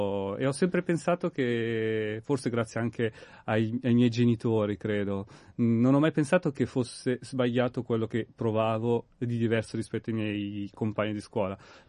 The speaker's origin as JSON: {"language": "Italian", "town": "Monza", "region": "Lombardy", "country": "Italy", "said": "io sono di Monza, quindi anche se è vicino a Milano, però era una realtà completamente diversa, specialmente allora"}